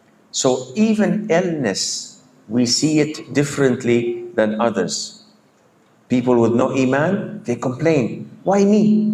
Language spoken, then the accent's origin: English; Saudi Arabia; I come from Saudi Arabia. Women usually cover their faces.